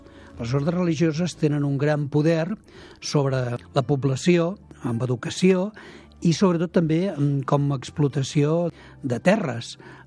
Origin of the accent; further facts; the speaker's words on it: Vic, Catalonia, Spain; sóc de Vic i puc parlar en propietat perquè tinc molts amics verdagarians